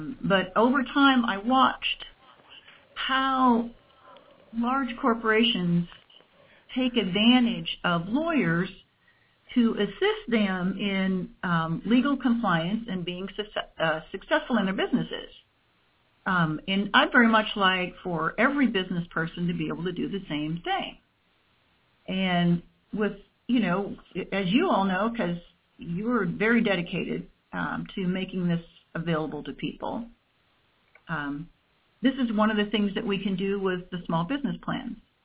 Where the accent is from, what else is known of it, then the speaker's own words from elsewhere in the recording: South Dakota, United States; I grew up on the South Dakota prairie in the 50s and 60s. You know, sharecropping, outhouses, that kind of thing, with regular folks.